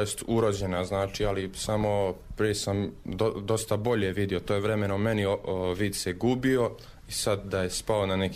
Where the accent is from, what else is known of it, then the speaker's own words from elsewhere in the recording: Modriča, Republika Srpska, Bosnia & Herzegovina; Pa bio sam ovdje kod nas, bio sam, znači kod nas u Modriči